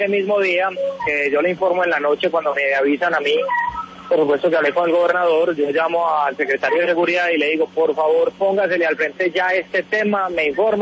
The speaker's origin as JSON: {"language": "Spanish", "country": "Colombia", "said": "como colombianos nos pongamos de acuerdo"}